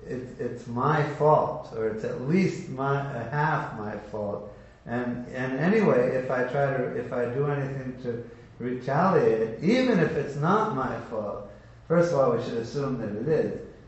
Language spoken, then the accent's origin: English; United States; like in the United States, and I grew up in the United States, and you're not taught a lot of respect in the United States, even when I grew up like 50 years ago.